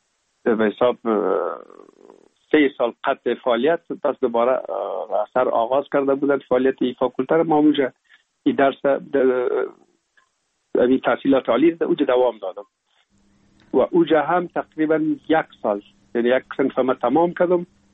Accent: Kabul, Afghanistan; also born or lived in Pul-e Khumri; ما هم همراه مادرم با بابیم یا پدرم آمدیم به کابل و دیگه باز این کابل تقریبا دائمی همیشه باشنده شدیم.

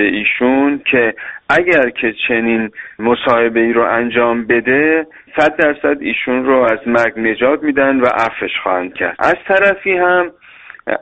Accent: Iran; من هم آذری هستم

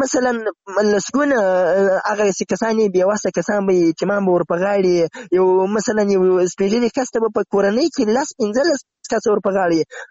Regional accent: Zabul, Afghanistan; now in Ghazni, Afghanistan

